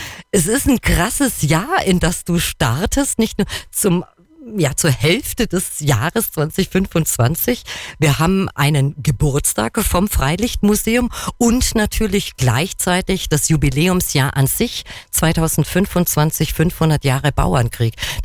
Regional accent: Kempten, Bavaria, Germany; born there; Ich bin ja gebürtige Kemptnerin, also eine gebürtige Allgäuerin

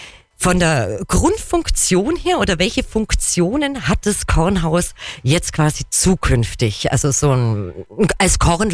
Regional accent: Kempten, Bavaria, Germany; born there; wo wir Kemptner, ich bin ja gebürtige Kemptnerin

